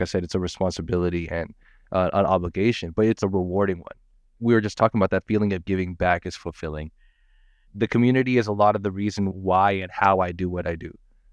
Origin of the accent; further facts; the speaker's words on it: California, United States; I was born in the Bay Area. I was grew up in the Bay Area.